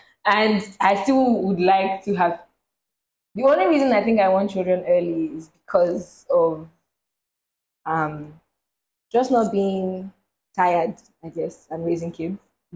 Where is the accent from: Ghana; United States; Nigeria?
Nigeria; today we're going to be talking about marriage expectations as a Nigerian woman, I guess.